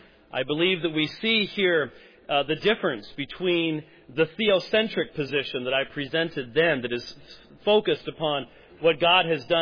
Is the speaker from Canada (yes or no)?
no; Arizona, United States; So, of course, I come from Arizona, and that means there's all sorts of stuff in your air that I don't encounter but once a year